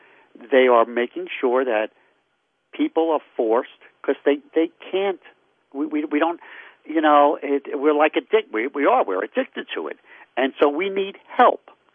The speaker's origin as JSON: {"language": "English", "town": "Brooklyn", "region": "New York", "country": "United States", "tie": "born or raised there", "said": "when I was in school and growing up in Brooklyn, you know, at that time it was only a dime and then eventually a quarter."}